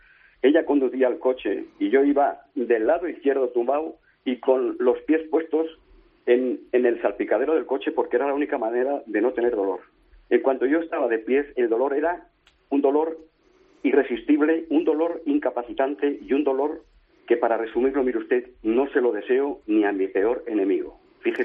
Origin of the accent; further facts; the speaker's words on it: Soria, Castile and León, Spain; Aquí en Soria, porque yo soy de Soria, yo soy castellano y muy claro hablando